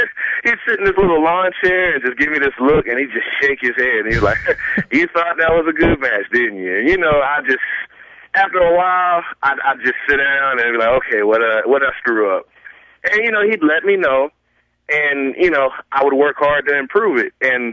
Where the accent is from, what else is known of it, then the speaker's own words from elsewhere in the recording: Georgia, United States; you know, I'm a Southern boy. You know, I'm from Georgia.